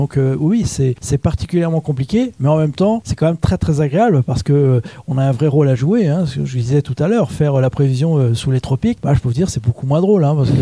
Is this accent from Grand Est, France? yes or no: yes; Reims, Grand Est, France; born there; Oui, je suis né à Reims.